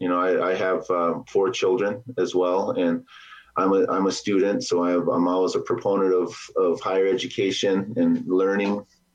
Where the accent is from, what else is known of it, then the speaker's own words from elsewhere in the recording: Pierre, South Dakota, United States; also born or lived in Lower Brule; You know, I'm just a boy from the reservation too. I grew up in Lower Brule and moved off the reservation after in the 5th and 6th grade. And I grew up in Pierre, and then I moved to Aberdeen, South Dakota